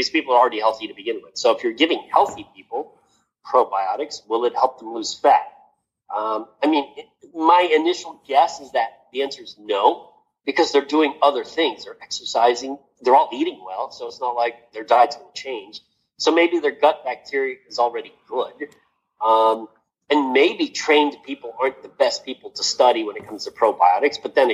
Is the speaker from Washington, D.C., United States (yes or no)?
yes; Washington, D.C., United States; I grew up near Washington, D.C., and every time the weather would go from hot to cold, I'd get sick.